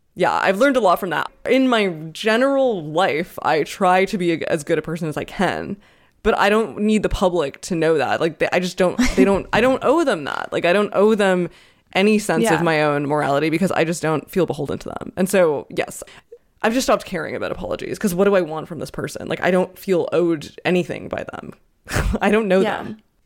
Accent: Canada; I mean, I'm Canadian

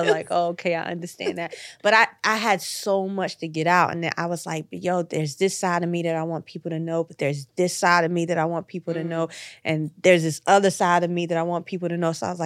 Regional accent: Snow Hill, North Carolina, United States; Like, I'm from Snow Hill, North Carolina. Okay. Like, you have to know what that is to understand, you know, the balance of who I am.

